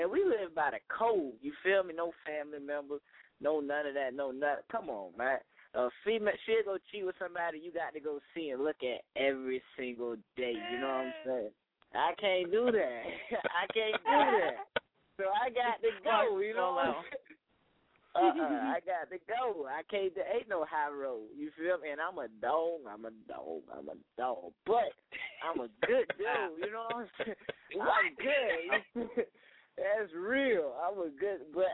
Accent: Norfolk, Virginia, United States; I'm from Norfolk, Virginia, but I'm in Baltimore, Maryland right now.

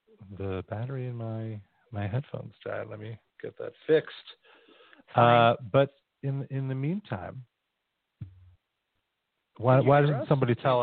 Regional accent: United States; born there; First of all, I'm American. Thank you. I was born in America. And my mother is from Ukraine.

